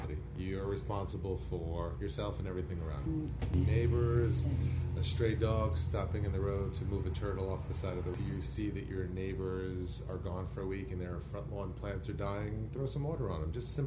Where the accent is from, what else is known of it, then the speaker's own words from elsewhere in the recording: New York City, New York, United States; I grew up that way on the Lower East Side in New York City.